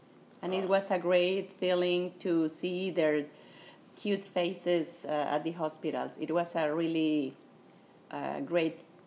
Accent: Saltillo, Coahuila, Mexico; English is a second language; Yes, I went to a university in my hometown, Saltillo.

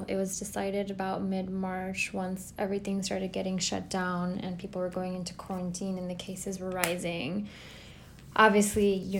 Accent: Pakistan; We are a Pakistani family, and so our weddings are huge.

